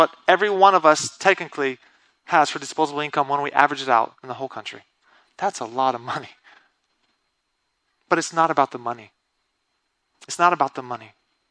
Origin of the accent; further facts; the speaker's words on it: Brazil; Because they obeyed, I grew up in Brazil. I learned the culture, the language. I look Brazilian to every Brazilian that I know. I'm fluent. I don't have an accent in Portuguese. I fit in Brazil.